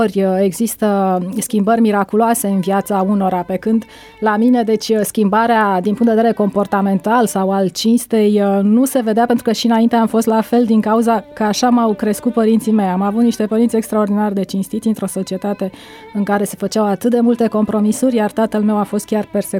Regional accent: Pitești, Argeș, Romania; born there; m-am născut în Pitești, județul Argeș.

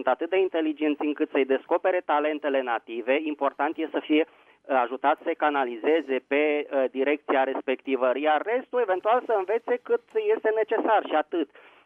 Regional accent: Bucharest, Romania; Bună ziua … din București.

